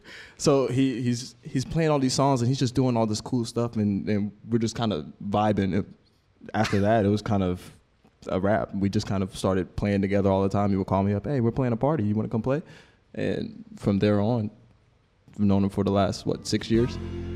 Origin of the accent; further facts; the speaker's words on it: Cincinnati, Ohio, United States; And I'm actually from Cincinnati. I went to school at Georgetown.